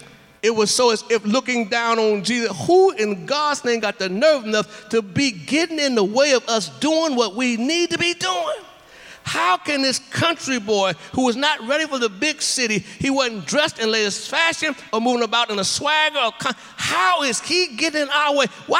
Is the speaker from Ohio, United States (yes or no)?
yes; Warren, Ohio, United States; When I first went off to school, I knew nobody had heard of Warren, Ohio.